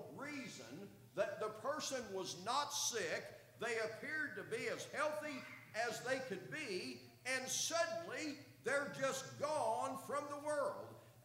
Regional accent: Indianapolis, Indiana, United States; I knew a man where I grew up in Indianapolis

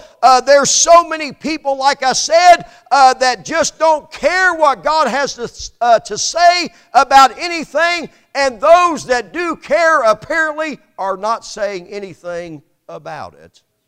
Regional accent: Indianapolis, Indiana, United States; I attended public school in Indianapolis, where I grew up.

